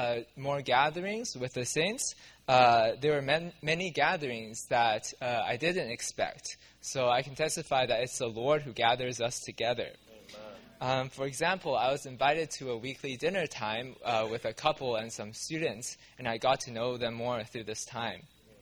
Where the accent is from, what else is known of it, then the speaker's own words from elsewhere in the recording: Vancouver, British Columbia, Canada; from Vancouver.